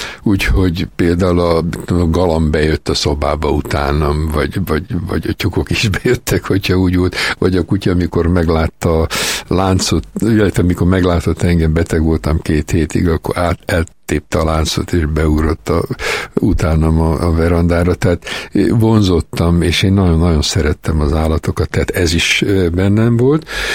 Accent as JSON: {"language": "Hungarian", "town": "Sopron", "region": "Győr-Moson-Sopron", "country": "Hungary", "tie": "born or raised there", "said": "soproni előkapu 5-ben születtem, tehát abszolút belvárosi gyerek vagyok a Tisztorony tövéből"}